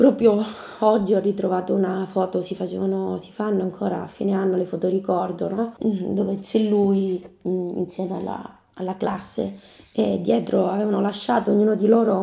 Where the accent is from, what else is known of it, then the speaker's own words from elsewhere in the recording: Southern Italy, Italy; e poi ci sono io che sono terrona.